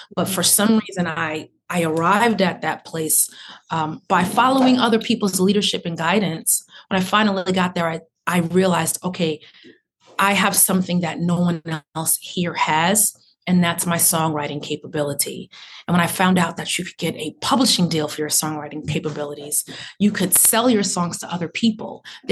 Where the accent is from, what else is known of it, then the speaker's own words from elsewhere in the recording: Long Island, New York, United States; So I was raised on Long Island in New York. And so that is literally what made me. It was the grass. It was the forest.